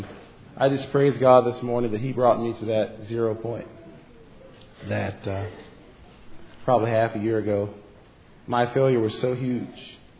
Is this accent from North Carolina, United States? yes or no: yes; Cleveland, North Carolina, United States; I'm from Cleveland, North Carolina, up for a visit.